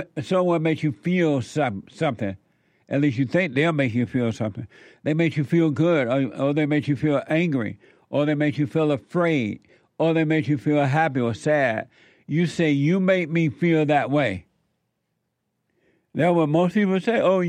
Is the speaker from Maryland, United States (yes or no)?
no; Alabama, United States; I grew up in Alabama, and I grew up with country and Western music.